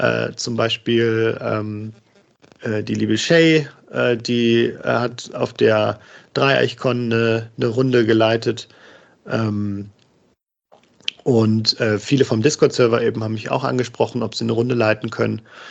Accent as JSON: {"language": "German", "region": "Northern Germany", "country": "Germany", "said": "also ich komme nicht direkt aus Hamburg, aber aus dem Norden."}